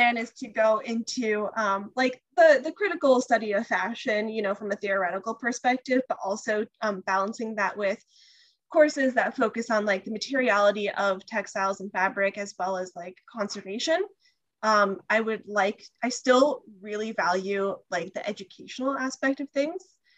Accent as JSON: {"language": "English", "region": "California", "country": "United States", "said": "literally everybody is going to know I'm from California."}